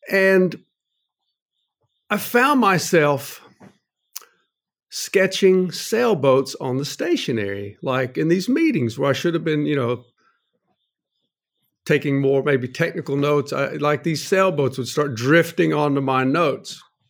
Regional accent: North Carolina, United States; So I grew up in North Carolina, went to NC State University and got a degree in wood and paper science.

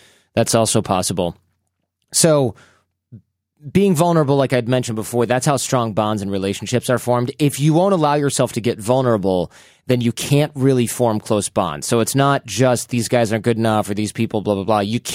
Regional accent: Australia; This meant leaving my hometown in Australia, where I've spent the majority of my professional life

